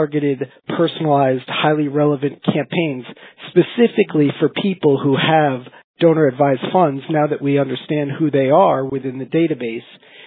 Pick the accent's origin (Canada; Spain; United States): United States; New Jersey; I'll blame it because I'm from New Jersey.